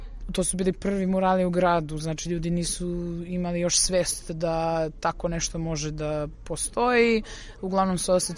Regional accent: Čačak, Šumadija and Western Serbia, Serbia; Odrasli smo u Čačku

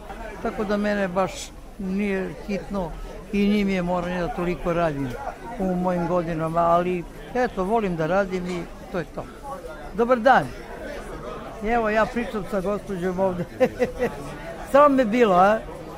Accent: Višnjica, Belgrade, Serbia; živim u Višnici, da. Pa, ceo život rođena sam u Višnici, živim u Višnici, radim u Višnici, eto, to je sve. Za sada je selo, grad još nije. To je kao, kako bi ti rekla, predgrađe.

